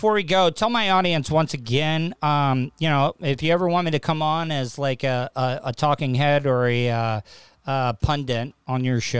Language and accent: English; the South, United States; I mean, growing up in the South, everybody brought their own cups in to fill up their big gulps and stuff.